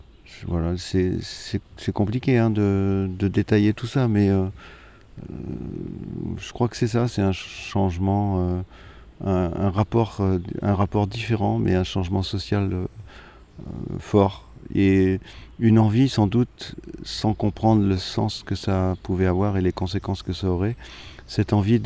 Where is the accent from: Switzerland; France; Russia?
France; Nouvelle-Aquitaine; telle que je la voyais évoluer autour de chez moi en Charente-Maritime